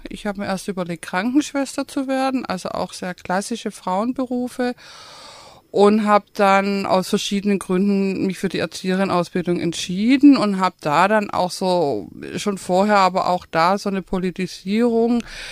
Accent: Tübingen, Baden-Württemberg, Germany; ich bin 1959 geboren in Tübingen, bin aufgewachsen in der Altstadt, also die ersten drei Lebensjahre, und dann sind meine Eltern an den Güterbahnhof gezogen.

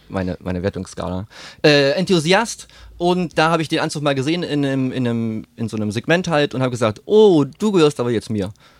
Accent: East Germany, Germany; Ich bin nämlich im Osten geboren und mit diesem Testbild im Prinzip noch groß geworden.

